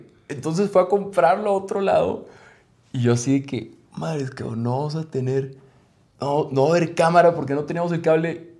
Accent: Mexico; en México decimos padre

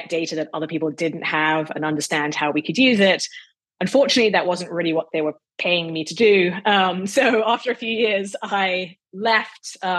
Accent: Hong Kong; I grew up in Hong Kong.

